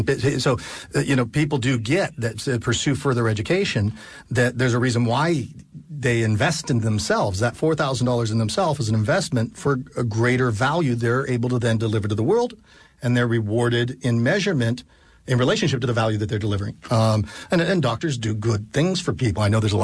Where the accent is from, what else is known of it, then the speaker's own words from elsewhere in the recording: California, United States; You know, we come from California. We're here in New York now.